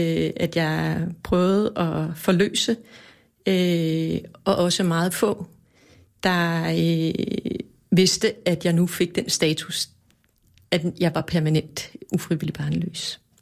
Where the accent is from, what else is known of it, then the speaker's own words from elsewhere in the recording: Central Denmark Region, Denmark; also born or lived in Copenhagen; now in Nordsjælland, Denmark; Jeg er født i København på Rigshospitalet for 45 år siden. Jeg er opvokset på Djursland blandt hippier og gæve bunderøve. Og nu bor jeg i Nordsjælland, tæt på naturen, hvor jeg har allermest hjemme.